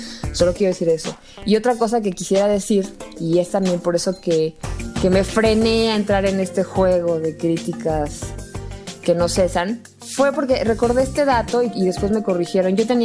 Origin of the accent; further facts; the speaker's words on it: Guadalajara, Jalisco, Mexico; now in Mexico City, Mexico; Ya quiero irme a mi pueblo, tengo muchas ganas de ir a Guadalajara